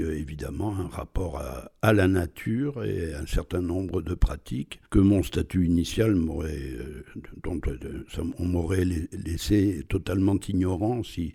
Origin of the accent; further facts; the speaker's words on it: Luceau, Pays de la Loire, France; Probablement mon enfance à Luce-Saint-Sauveur et le fait d'avoir pour voisin une famille de tout petits paysans